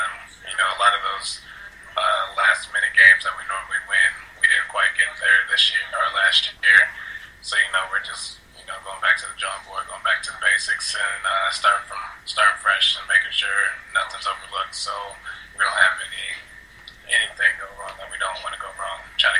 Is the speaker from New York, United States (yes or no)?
no; Indiana, United States; I mean, I grew up in Indiana, so I got to watch Peyton for all those years